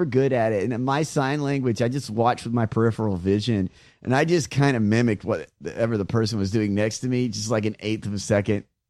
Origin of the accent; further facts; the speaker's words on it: the South, United States; I've never been there. I'm from the South.